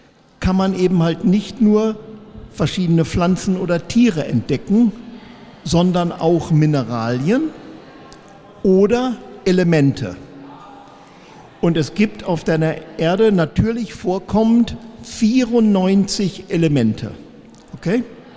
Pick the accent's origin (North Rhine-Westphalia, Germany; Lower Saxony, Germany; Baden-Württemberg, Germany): North Rhine-Westphalia, Germany; Bielefeld; Also ich bin in Bielefeld groß geworden.